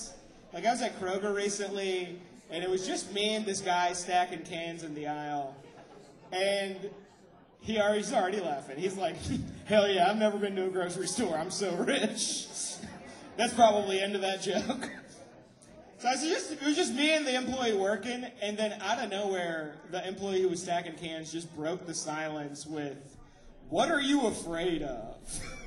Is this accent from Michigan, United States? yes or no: no; Atlanta, Georgia, United States; I'm going to do comedy. I'm a comedian from Atlanta.